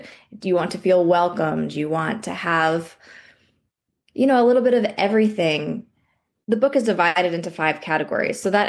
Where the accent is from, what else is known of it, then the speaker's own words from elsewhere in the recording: Winter Park, Florida, United States; I was born in Winter Park. I went to Rollins College in Winter Park, and I have been here consistently for the last 12 years.